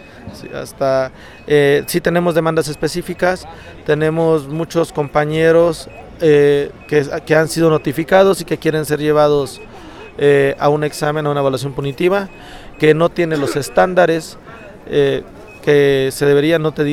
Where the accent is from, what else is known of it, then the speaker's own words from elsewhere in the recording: Ixtepec, Oaxaca, Mexico; Así es, yo vengo de la región del Istmo, yo soy de Ixtepec, Oaxaca